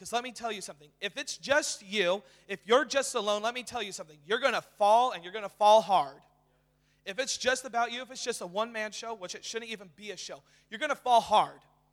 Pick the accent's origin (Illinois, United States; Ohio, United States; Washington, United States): Washington, United States; Tonasket; As Jordan said, I am from Tenasket, Washington.